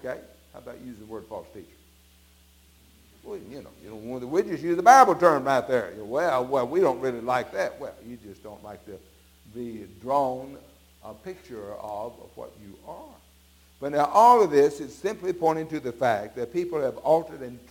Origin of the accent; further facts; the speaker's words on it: Arkansas, United States; I played that hog ball. We grew up in Arkansas.